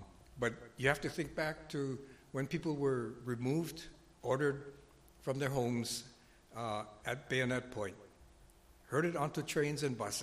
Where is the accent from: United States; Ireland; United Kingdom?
United States; Hawaii; So I'm from Hawaii, so this is very personal to me. But so if you follow politics in my state, the 50th state in the Union